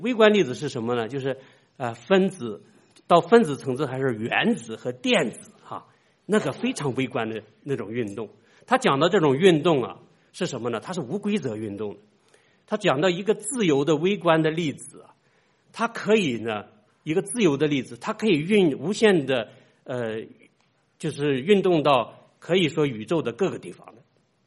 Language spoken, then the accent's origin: Chinese; China; 我们是从大陆来的，虽然我们受着无神论的教育